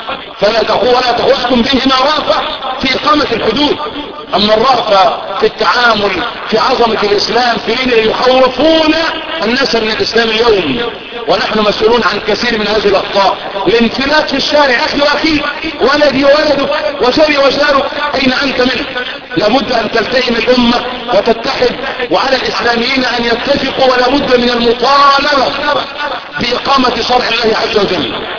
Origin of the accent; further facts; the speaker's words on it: Egypt; اللهم احفظ بلدنا مصر من كل سوء.